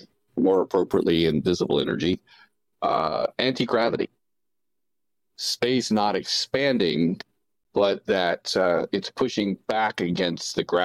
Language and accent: English; Indiana, United States; now in London, United Kingdom; Yes, I'm from the States, Indiana, to be precise.